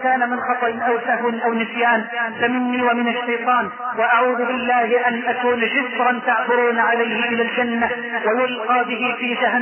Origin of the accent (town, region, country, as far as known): Egypt